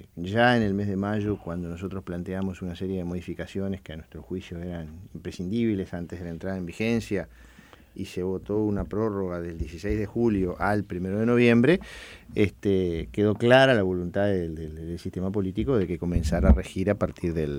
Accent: Uruguay; Y usted no se olvide que somos uruguayos

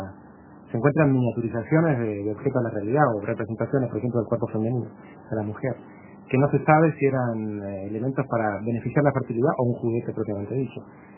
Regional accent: Córdoba, Argentina; born there; Yo nací en Córdoba y veía a los marinos cuando eran muy pequeños.

